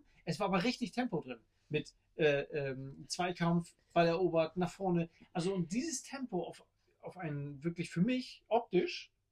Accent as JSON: {"language": "German", "region": "Hamburg", "country": "Germany", "said": "Als Hamburger, meine Güte"}